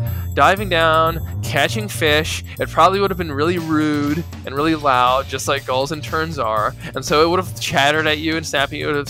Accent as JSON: {"language": "English", "region": "Ohio", "country": "United States", "tie": "born or raised there", "also_born_or_lived": "Kansas", "said": "And so I grew up in Ohio and in Kansas, and it was kind of a Steven Spielberg childhood."}